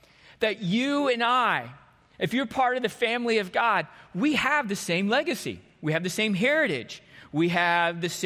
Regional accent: Texas, United States; even though I grew up in Texas, they grew up in Western Massachusetts

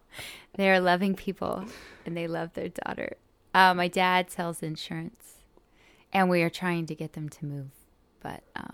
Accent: McAlester, Oklahoma, United States; I grew up in McAllister, Oklahoma.

